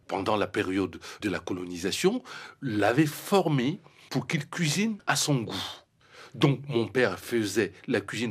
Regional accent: Cameroon; Je suis africain et particulièrement, je viens du Cameroun. C'est-à-dire, s'il faut situer un endroit, c'est-à-dire, je viens de l'Afrique centrale.

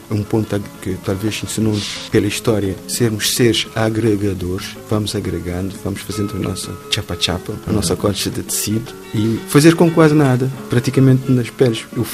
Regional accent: Cape Verde; minha vivência também como estudante no Brasil abriu muitas alas de conscientizar da minha condição como caboverdiano, como atlântico, como africano.

